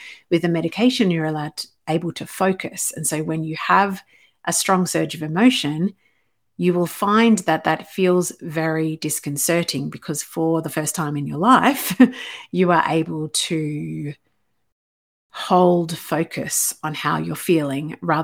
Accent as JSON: {"language": "English", "region": "Queensland", "country": "Australia", "tie": "born or raised there", "said": "we had family up here for an event in Toowoomba near my hometown."}